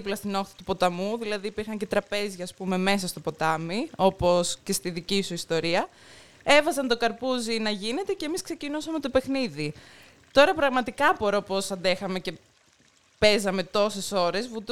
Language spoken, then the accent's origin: Greek; Narkissos, Epirus, Greece; Το χωριό μου λέγεται Νάρκισσος, είναι στην Πρέβεζα και ουσιαστικά το στολίδι του είναι το ποτάμι Αχέροντος που έχουμε, που είναι περίπου 5 λεπτά από εκεί.